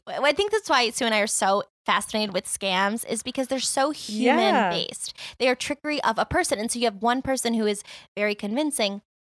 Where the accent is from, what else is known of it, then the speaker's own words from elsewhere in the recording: New York, United States; I'm a New Yorker. Right. I hate everyone.